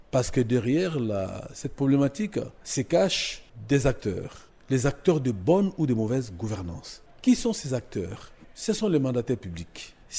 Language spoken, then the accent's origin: French; DR Congo; Et le regard que nous avons eu en tant que Congolais de nos entreprises publiques a été un regard plus ou moins sceptique.